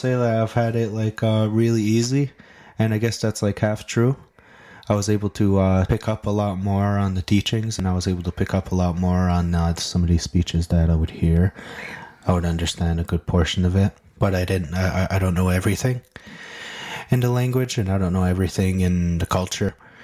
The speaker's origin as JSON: {"language": "English", "town": "Kahnawake", "region": "Quebec", "country": "Canada", "first_language": "Mohawk", "second_language": "English", "said": "I'm from Ganawage."}